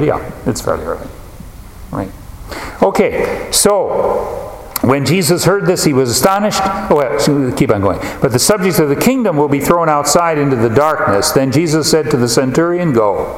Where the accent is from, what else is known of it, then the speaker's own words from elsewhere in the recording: Wisconsin, United States; Where I grew up in Wisconsin in the 50s, they first began to plant salmon.